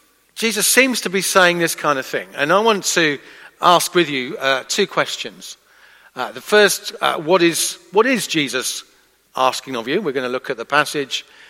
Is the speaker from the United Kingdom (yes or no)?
yes; Isle of Wight, South East England, United Kingdom; I grew up on the Isle of Wight